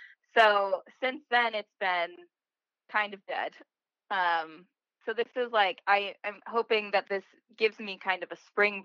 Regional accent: Wisconsin, United States; I'm from Wisconsin. I live in Milwaukee, Wisconsin currently.

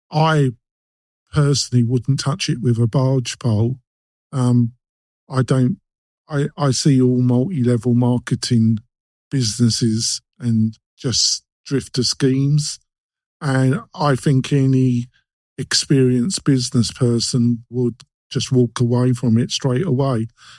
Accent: England, United Kingdom; which is probably because I'm English, British, is multi-level marketing.

